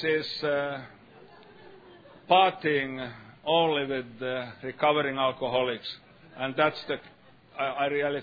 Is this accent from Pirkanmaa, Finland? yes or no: no; Helsinki, Uusimaa, Finland; now in Lahti, Finland; I come from Helsinki, where I have been living 60 years. Today I live up north from Helsinki, 100 kilometers in a small town which name is Lahti. Lahti is quite famous skiing center.